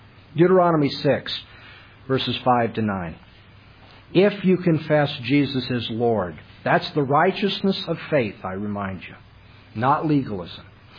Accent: California, United States; Now, I'm from California, if you understand, you know.

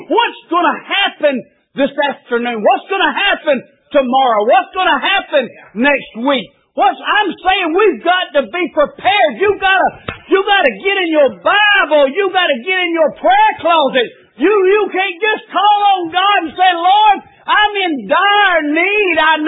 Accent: Hazelhurst, Georgia, United States; born there; I was born in Hazelhurst, Georgia. And it's just a shade over 100 miles from here to there.

